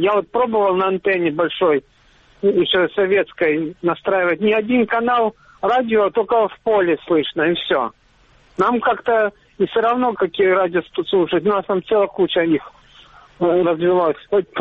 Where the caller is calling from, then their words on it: Crimea, Ukraine; Здравствуйте, я снова вот с Крыма